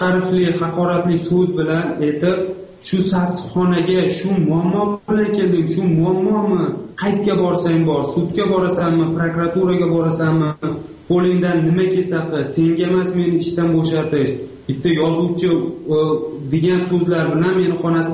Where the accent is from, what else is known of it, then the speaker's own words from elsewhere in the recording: Boytuman, Fergana Region, Uzbekistan; born there; Men Farg'ona viloyati Uchko'prik tumanida … Uchko'prik tumani Boytuman qishlog'ida tug'ilganman.